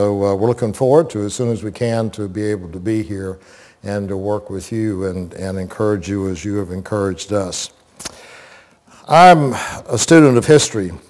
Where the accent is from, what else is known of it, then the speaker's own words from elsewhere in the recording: Plant City, Florida, United States; I grew up in Plant City and known and heard about Lakeland Hills Boulevard for many years and known many of you.